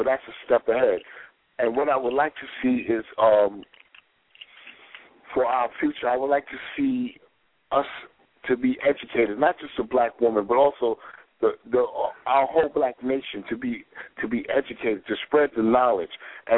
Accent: New York, United States; now in Georgia, United States; And also, I'm from New York, but I'm living in Georgia.

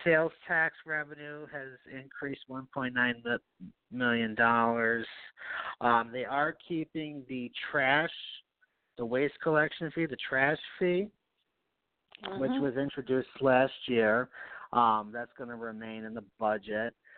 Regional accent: Knox, New York, United States; It's the town of Knox. It's up in the hill, Hilltowns.

